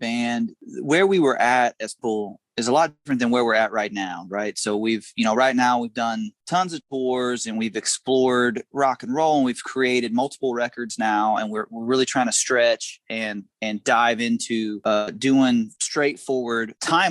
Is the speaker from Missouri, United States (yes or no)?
no; Indiana, United States; born or raised there; now in Nashville, United States